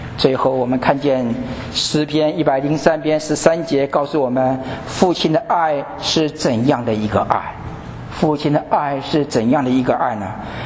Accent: Taiwan; 曾经在台湾，因为我从台湾来，所以这个例子是用台湾的例子

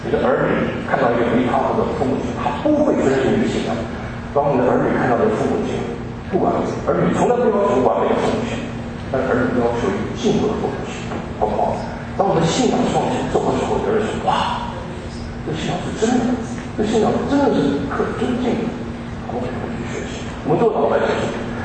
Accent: China; 我觉得这个装腔作哑太简单，我们中国人哪一个不会装腔作哑？

